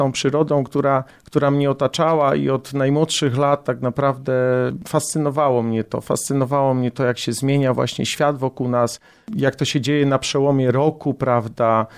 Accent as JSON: {"language": "Polish", "town": "Kalisz", "region": "Greater Poland Voivodeship", "country": "Poland", "tie": "born there", "said": "Urodziłem się w ogóle w Kaliszu, więc w miejscu, w którym tak naprawdę teraz przebywamy. Następnie przeprowadziłem się z rodzicami do takiej bardzo małej miejscowości"}